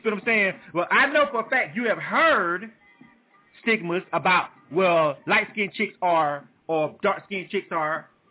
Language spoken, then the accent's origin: English; Florida, United States; now in Atlanta, United States; I'm born and raised in Florida. I'm originally a Florida boy